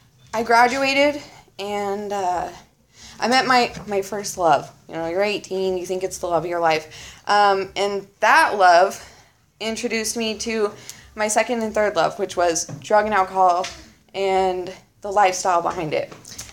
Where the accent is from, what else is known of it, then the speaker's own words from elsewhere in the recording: Arvada, Colorado, United States; I grew up in Colorado in a small suburb outside of Denver called Arvada.